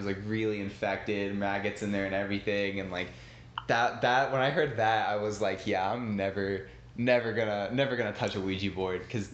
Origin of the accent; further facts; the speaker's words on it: California, United States; I'm from California